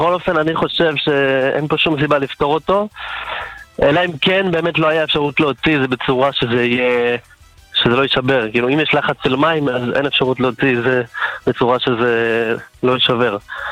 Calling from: Jerusalem, Jerusalem District, Israel; מירושלים.

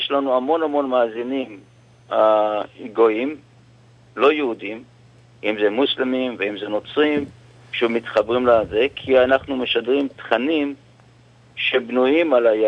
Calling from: New York, United States; אנחנו מניו יורק.

